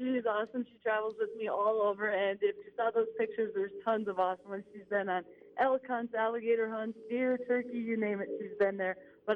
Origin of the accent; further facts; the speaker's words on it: Minnesota, United States; it's awesome to be in my home state of Minnesota.